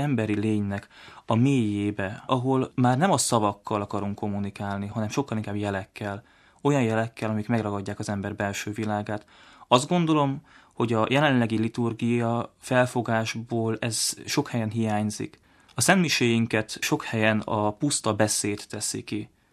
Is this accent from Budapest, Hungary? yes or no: no; Bakonygyirót, Győr-Moson-Sopron, Hungary; Én bakonygyiróti származású vagyok